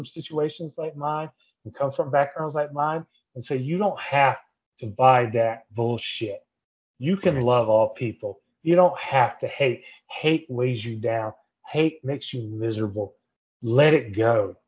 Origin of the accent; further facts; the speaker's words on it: North Carolina, United States; I'm from North Carolina. I graduated from a very strict, hateful, all-white Christian school.